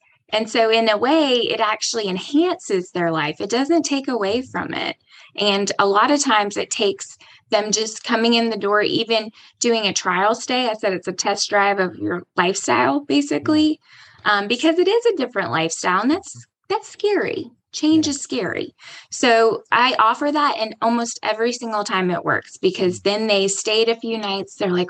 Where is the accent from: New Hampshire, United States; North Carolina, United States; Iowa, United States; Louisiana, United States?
North Carolina, United States; I'm from North Carolina, so I'm a little biased.